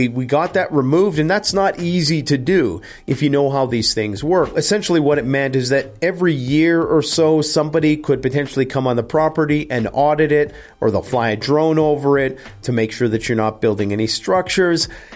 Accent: Canada; And for myself, being … you can basically double or triple that.

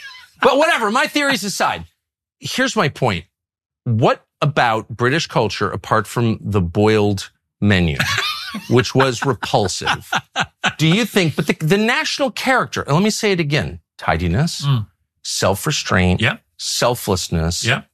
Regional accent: United States; I'm an American.

